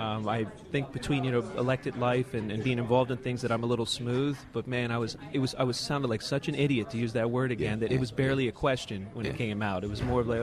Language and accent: English; Atlantic City, New Jersey, United States; Born and raised here in Atlantic City.